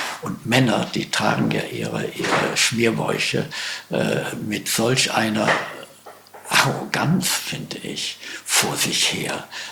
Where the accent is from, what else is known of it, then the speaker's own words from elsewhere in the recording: Schleswig-Holstein, Germany; ich bin aus Schleswig-Holstein, wir haben auch einen Berg, der ist 165 Meter hoch.